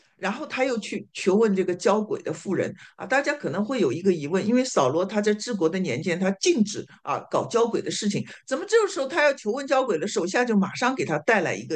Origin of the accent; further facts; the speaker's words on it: Shanghai, China; 按照我们上海人说话叫自说自话啊